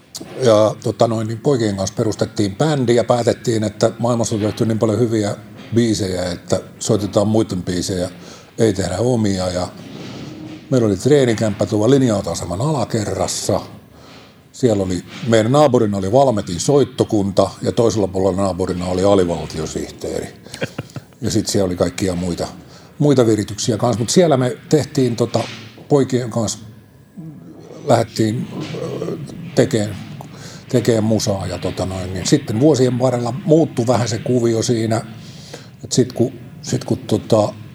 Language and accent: Finnish; Tampere, Pirkanmaa, Finland; mä oon Tampereelta syntyisin ja ihan tästä lapsuuteni ja nuoruuteni viettänyt ihan tässä nurkilla, Tampere-talon nurkilla.